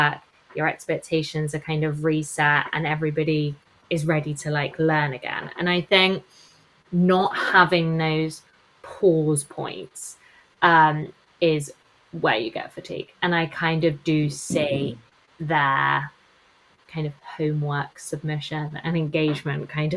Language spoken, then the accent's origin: English; Cambridge, East of England, United Kingdom; accent: Essex; I grew up in Cambridge.